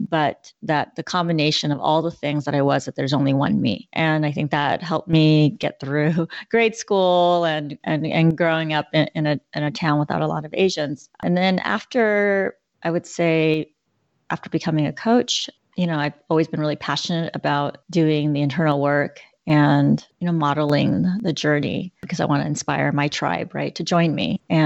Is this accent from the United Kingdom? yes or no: no; Taiwan; I was born in Taiwan. Both my parents are Taiwanese, so I'm proud to be from Taiwan.